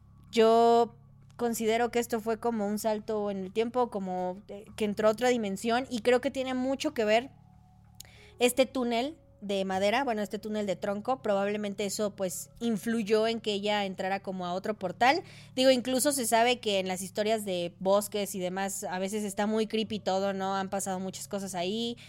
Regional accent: Peru; Soy de Perú.

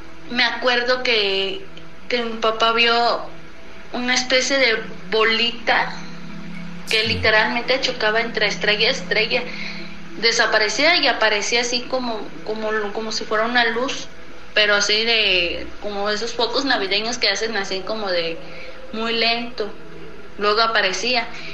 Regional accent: Tlajomulco, Jalisco, Mexico; Y soy de Tlajomulco.

